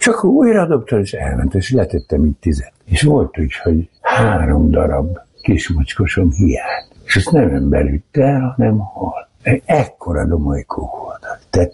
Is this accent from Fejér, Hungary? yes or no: no; Tatabánya, Komárom-Esztergom, Hungary; nem maradt semmink se, és a legkedvezőbb helyre mentünk, és ez Tatabánya volt, ahol a legolcsóbb volt az áram.